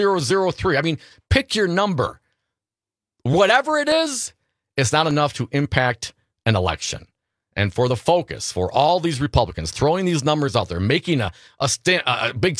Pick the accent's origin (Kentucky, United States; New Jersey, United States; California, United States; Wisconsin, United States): Wisconsin, United States; Stevensville; I grew up in Stevensville. I mean, I was right there, man.